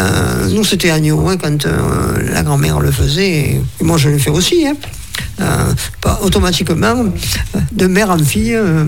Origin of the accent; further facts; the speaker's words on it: Carpentras, Provence-Alpes-Côte d'Azur, France; born there; moi je suis né à Carpentras. Mon père est né à Carpentras, ma mère est née à Carpentras, mon frère est né à Carpentras, on est tous nés à Carpentras. Mais mes deux grands-mères étaient marseillaises.